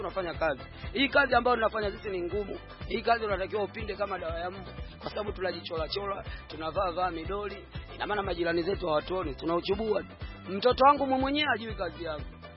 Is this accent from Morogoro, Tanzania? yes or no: yes; Morogoro, Tanzania; si tulizaliwa Mafacha. Lakini kwetu kabisa nilikotokea, nimetoka Morogoro, mimi ni Mnguru.